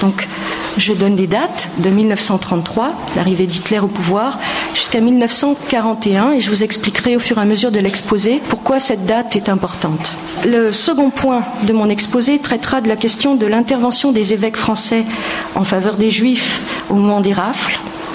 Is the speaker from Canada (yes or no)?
no; Nouvelle-Aquitaine, France; C'est un petit peu aussi dans cette atmosphère des souvenirs de la guerre que j'ai grandi en Corrèze.